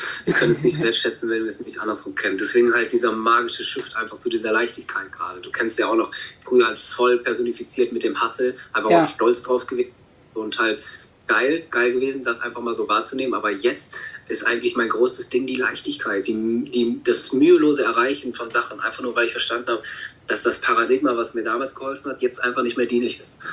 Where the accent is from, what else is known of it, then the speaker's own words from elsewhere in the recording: Kassel, Hesse, Germany; now in Namibia; Und das sind jetzt die letzten 2 Tage, die ich gerade in Kassel bin, wo ich aufgewachsen bin.